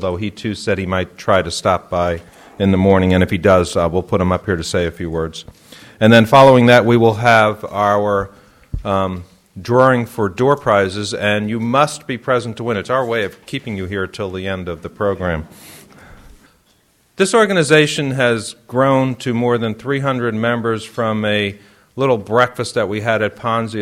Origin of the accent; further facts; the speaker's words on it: Farmingdale, New York, United States; and I grew up in Farmingdale and used to go camping behind the college.